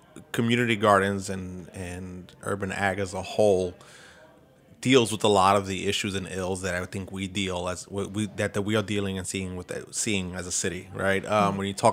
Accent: East New York, New York, United States; I grew up, growing up in East New York, I was lucky enough to have parents that knew the importance of fresh fruits and vegetables.

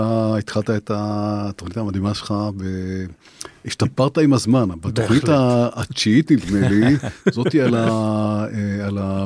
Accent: Ramat Gan, Tel Aviv District, Israel; כשהייתי ילד, הייתי גרתי ברמת גן

